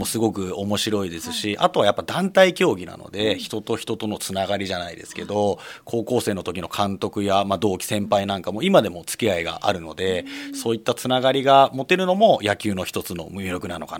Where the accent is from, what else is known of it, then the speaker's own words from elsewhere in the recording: Fujisawa, Kanagawa, Japan; 実は生まれも育ちも藤沢で、この方藤沢から出たことがないような人間でございまして、小中高藤沢の学校を通っておりまして、仕事も藤沢ということで、